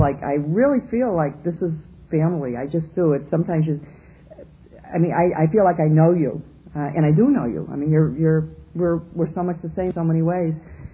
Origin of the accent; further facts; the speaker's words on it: Detroit, Michigan, United States; also born or lived in Boston, Massachusetts; I had been born in Boston. I was born in Boston, but I was brought up in Detroit from the time I was 2.5 to 10.